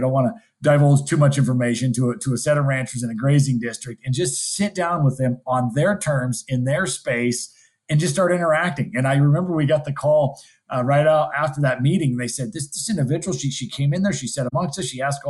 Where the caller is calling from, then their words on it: Montana, United States; I'm dialing in from Montana